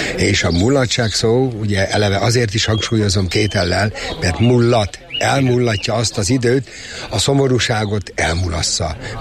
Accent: Ajak, Szabolcs-Szatmár-Bereg, Hungary; born there; now in Kisvárda, Hungary; Kisvárdában lakom, és ahogy már említettem, Ajakon születtem

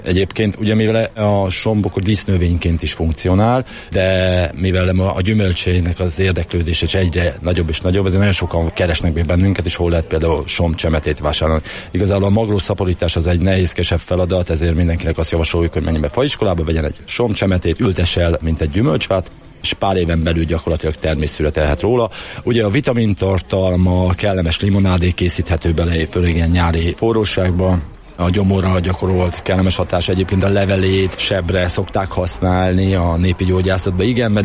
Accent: Somogy, Hungary; somogyi vagyok, és a saját megyémnek a nevésem

